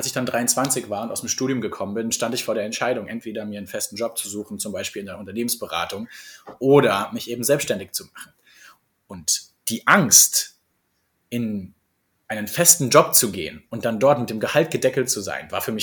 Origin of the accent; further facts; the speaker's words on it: Eisenhüttenstadt, Brandenburg, Germany; Und jetzt kommen wir aus dem Osten, von der polnischen Grenze, Eisenhüttenstadt, auch Stalinstadt genannt, also wirklich gebaut nach dem stalinistisch-leninistischen Ideal. Und reine Arbeiterstadt